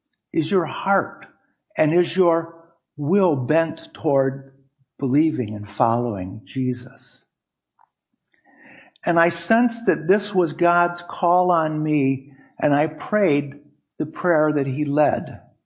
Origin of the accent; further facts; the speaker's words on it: Detroit, Michigan, United States; I grew up in Northwest Detroit with Roman Catholic parents